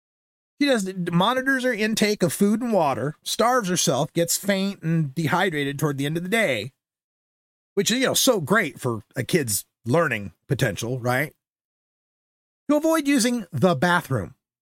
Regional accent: Idaho, United States; And the thing about this is, you know, growing up in Idaho, they have a saying, Idaho is what America was.

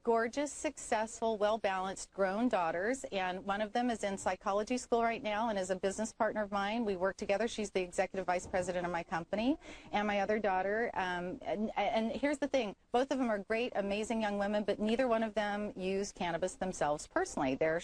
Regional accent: Appalachia, United States; I grew up in Appalachia in the Bible Belt

